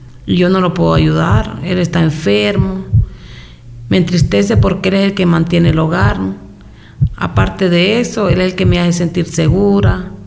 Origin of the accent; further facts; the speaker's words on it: Honduras; Son recuerdos que los tengo en mi mente, en mi corazón, de mi tierra, Honduras.